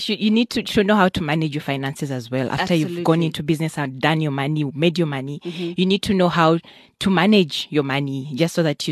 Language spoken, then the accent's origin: English; Kampala, Central Region, Uganda; also born or lived in Mukono; I grew up in Kampala, but I was born in Mukono.